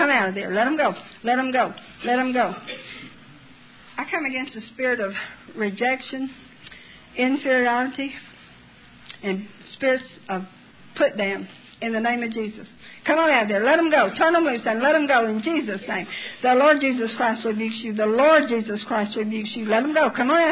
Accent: Tennessee, United States; Corn, moonshine. I'm from Tennessee, I don't know.

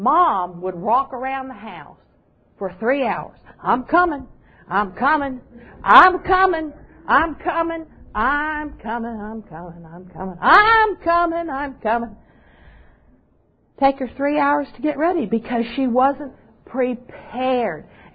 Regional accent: Alexandria, Virginia, United States; I grew up down in Alexandria, Virginia, and my dad and brother sold boats and built houses and everything.

